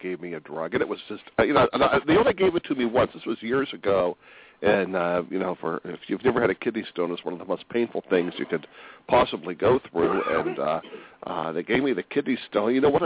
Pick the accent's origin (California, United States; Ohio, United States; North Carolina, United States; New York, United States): Ohio, United States; Youngstown; well, we're from Youngstown, Tracy. That's what we do, and that's what I wrote. I mean, for us here in town